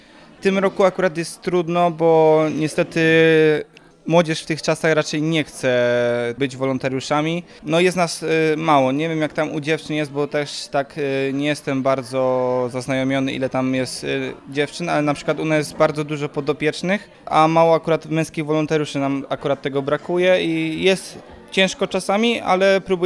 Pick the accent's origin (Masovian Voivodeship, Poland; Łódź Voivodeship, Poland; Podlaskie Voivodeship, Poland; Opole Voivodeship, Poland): Łódź Voivodeship, Poland; Lututów; Ja jestem z Lututowa, jestem przyjacielem księdza i się tutaj znalazłem przez księdza.